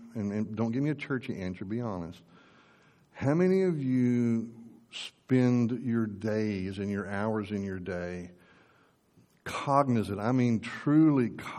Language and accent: English; Texas, United States; I remember the 80 oil bust as a Texan